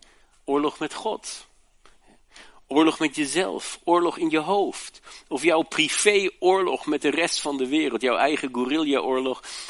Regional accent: Germany; nog in de oorlog geboren, de Tweede Wereldoorlog. Ik moet zeggen, ik ben opgegroeid in Duitsland

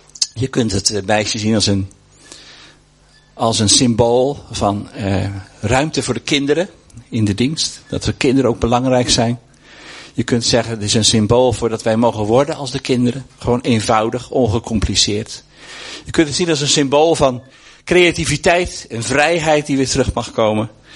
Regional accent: Netherlands; We zijn een beetje stijf geworden als Hollanders.

